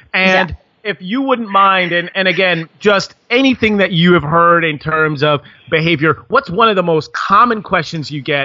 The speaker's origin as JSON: {"language": "English", "region": "Connecticut", "country": "United States", "tie": "born or raised there", "said": "I've certainly seen a mosquito when I was growing up in Connecticut in my house in the middle of the wintertime."}